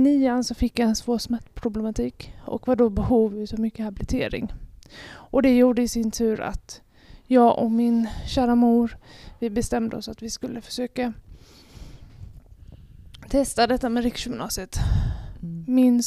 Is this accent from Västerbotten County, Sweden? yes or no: no; Alvesta, Kronoberg County, Sweden; Nej, jag kommer från Alvesta från början.